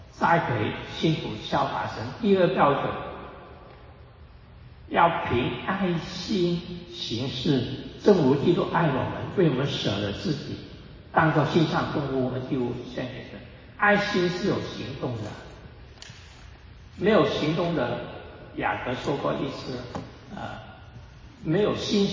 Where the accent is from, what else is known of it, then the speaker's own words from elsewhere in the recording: China; 我们中国人就有这个问题，我们会把孩子留在北美洲